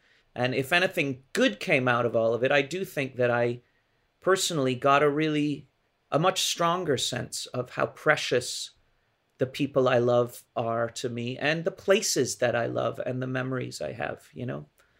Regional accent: England, United Kingdom; I think a large part of that came out of wanting to stay in touch with being English and wanting to be back there.

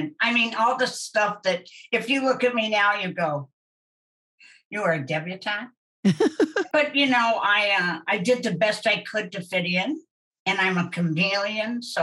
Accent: Kansas, United States; Well, I'm adopted, and I was adopted, strangely enough, it's a strange story, but I am from Kansas, and yes, I know Dorothy and those guys.

